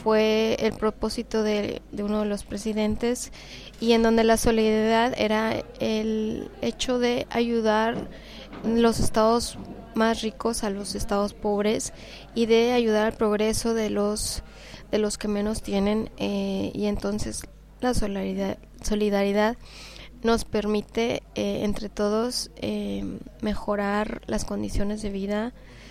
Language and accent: Spanish; Mexico; La solidaridad es muy importante en mi país, en México.